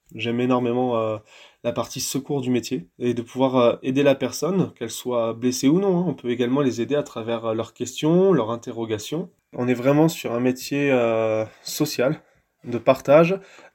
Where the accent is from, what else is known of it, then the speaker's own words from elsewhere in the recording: Normandy, France; now in Ariège, France; Moi, je viens de Normandie, je suis né au bord de la mer.